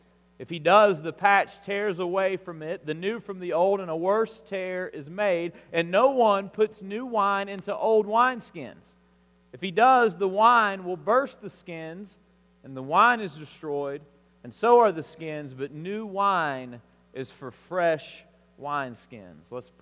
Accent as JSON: {"language": "English", "region": "Alabama", "country": "United States", "tie": "born or raised there", "said": "I would say that in my particular city where I grew up in South Alabama, it was probably close to half and half as far as white and African American population."}